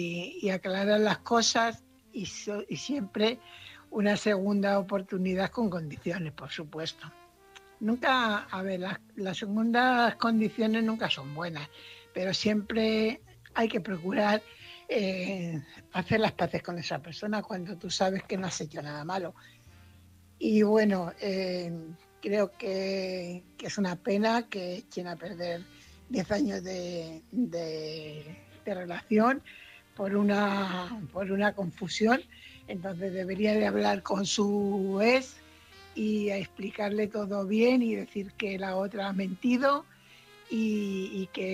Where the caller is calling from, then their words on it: Fuenlabrada, Community of Madrid, Spain; corresponsal de Fuenlabrada.